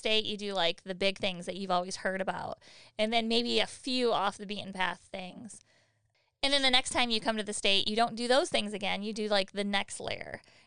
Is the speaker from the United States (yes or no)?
yes; Michigan, United States; Because we are from Michigan, so we should have been there already.